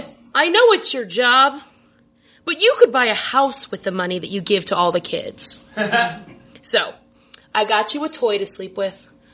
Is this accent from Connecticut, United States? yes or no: no; Maryland, United States; I grew up with, like, rednecks in a rented suit and a fake beard growing up in Maryland, as I did.